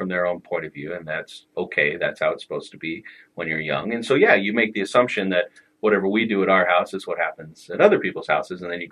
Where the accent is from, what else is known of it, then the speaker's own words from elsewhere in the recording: Morgan, Utah, United States; Right. My hometown.